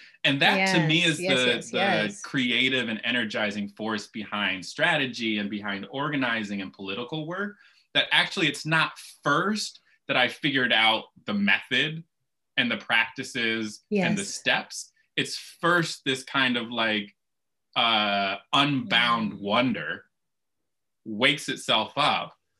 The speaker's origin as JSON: {"language": "English", "town": "Kalamazoo", "region": "Michigan", "country": "United States", "tie": "born or raised there", "said": "But yeah, I grew up in Kalamazoo, Michigan, in a family and in a community that was very insistent on surviving and thriving despite the white supremacist country that we're in."}